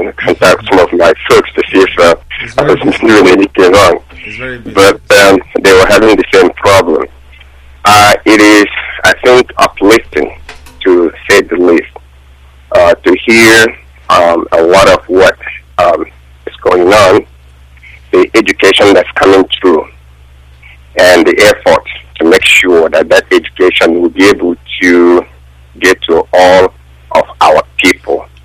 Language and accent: English; Imo, Nigeria; now in United States; Oh, I'm from Imo State.